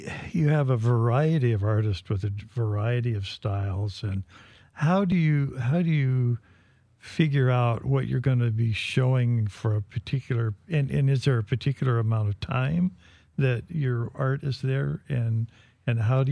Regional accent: Texas, United States; I'm originally from West Texas, so that's why I was wondering.

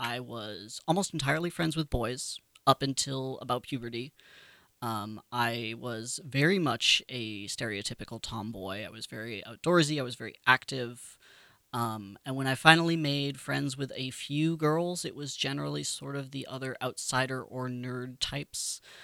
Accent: Marlborough, Massachusetts, United States; also born or lived in upstate New York; now in Seattle, United States; I grew up in Marlborough, Massachusetts, as a suburb about halfway between Worcester and Boston. It's not really a suburb of either city, but it's a suburb in Massachusetts, and yeah, my whole childhood was there.

